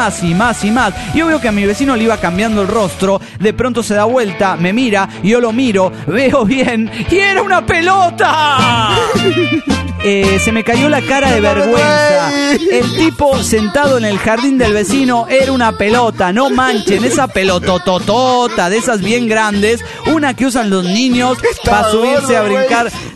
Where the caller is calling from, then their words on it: Los Cabos, Baja California Sur, Mexico; de Los Cabos, Baja California.